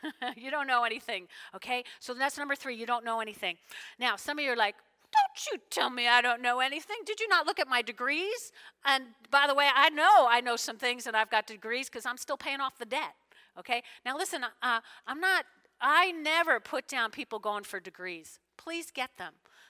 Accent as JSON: {"language": "English", "region": "New Jersey", "country": "United States", "tie": "born or raised there", "said": "So when I grew up in Jersey, maybe you get old, you just forget it, but it was like living the dream."}